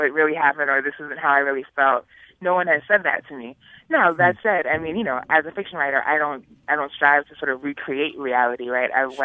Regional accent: New York City, New York, United States; I'm a New Yorker, and I grew up in Harlem, kind of, you know, northwest edge of Harlem, right between Harlem and Washington Heights.

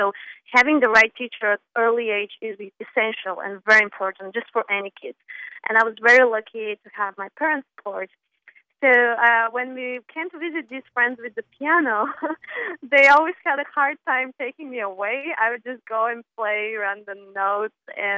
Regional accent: Bulgaria; Well, I was born and raised in Bulgaria. That's my home country.

